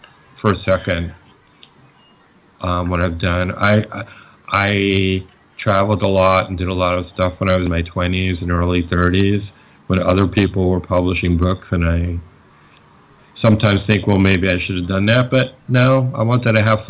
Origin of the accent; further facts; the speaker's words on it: Queens, New York, United States; You know, when I lived in New York, I grew up in Queens, and I had hundreds of friends there, literally, or acquaintances.